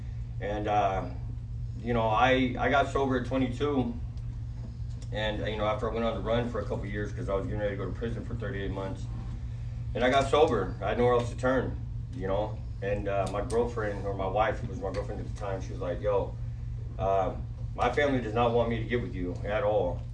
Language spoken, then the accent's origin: English; Vacaville, California, United States; I was from Vacaville